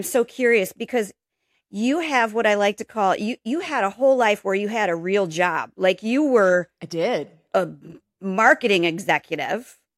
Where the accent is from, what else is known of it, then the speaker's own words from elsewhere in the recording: Nebraska, United States; We're from Nebraska.